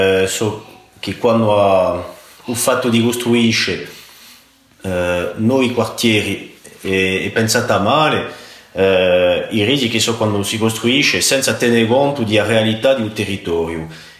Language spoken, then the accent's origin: Italian; Ajaccio, Corsica, France; E sono cresciuto in Ajaccio fino a Ubac.